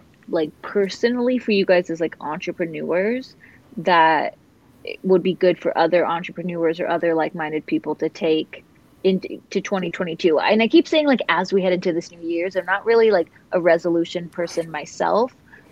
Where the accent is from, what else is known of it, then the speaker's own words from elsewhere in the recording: Sandpoint, Idaho, United States; also born or lived in Spokane; now in Florida, United States; so she's from Sandpoint and I'm from Spokane. They're like an hour away from each other. I grew up in Sandpoint my whole life, you know.